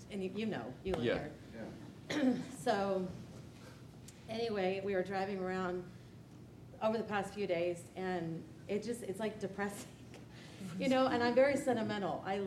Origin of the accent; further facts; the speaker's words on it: Austin, Texas, United States; I was born and raised here in Austin. Even lived on the property when I was really tiny.